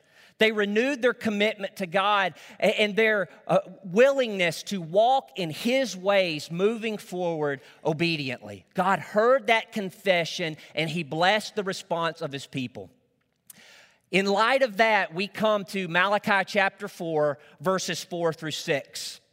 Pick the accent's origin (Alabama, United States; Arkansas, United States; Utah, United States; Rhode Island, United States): Arkansas, United States; There were many privileges that I had as a young man growing up in Northeast Arkansas in the country.